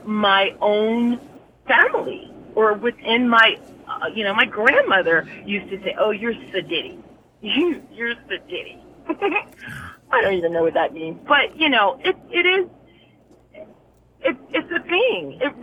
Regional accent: Fairmont Heights, Maryland, United States; moved away; I grew up right here in Fairmont Heights, Maryland, and I grew up, bused to a white school, and then I moved to California. And so over time, you know, you just changed your articulation, I guess.

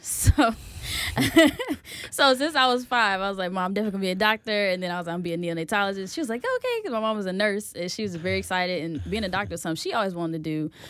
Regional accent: Birmingham, Alabama, United States; I would say I had a very sheltered childhood. My parents moved my family to the suburbs when I was 7.

